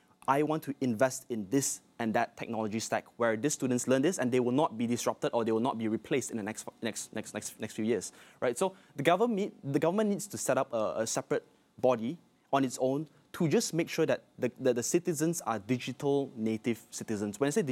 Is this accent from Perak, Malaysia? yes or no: yes; Perak, Malaysia; I'm from Perak, that's my hometown.